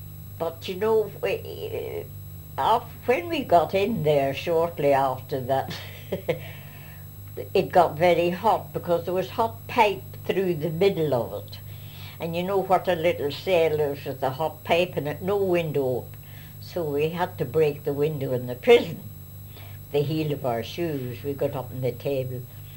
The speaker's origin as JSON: {"language": "English", "country": "Ireland", "said": "I said, no, my lord, I will not promise to do it again, I'm Irish."}